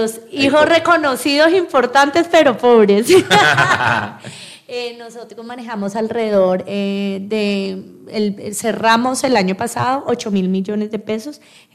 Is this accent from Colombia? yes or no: yes; Tolima, Colombia; Pero nosotros somos más grandes, somos más tolimenses